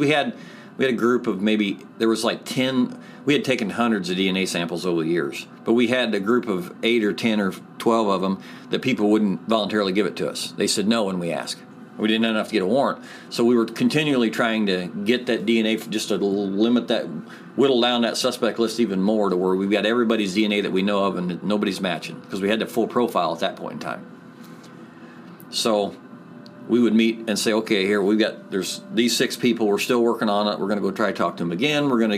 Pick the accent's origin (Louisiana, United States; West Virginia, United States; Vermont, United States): Louisiana, United States; Angola; This is news to me, and I'm from Angola.